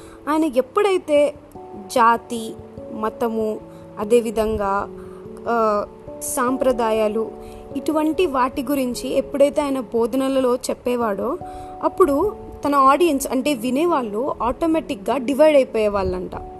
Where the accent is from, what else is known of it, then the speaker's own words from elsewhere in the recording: Proddatur, Andhra Pradesh, India; మాది ప్రొద్దుటూరు.